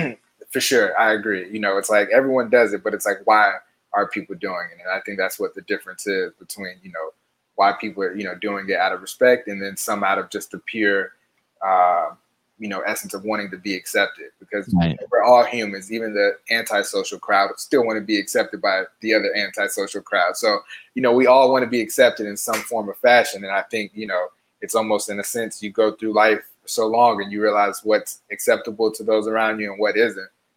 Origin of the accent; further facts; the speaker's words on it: the South, United States; accent: Southern drawl; I'm from the South, so like I have kind of a Southern drawl, talk a little slower.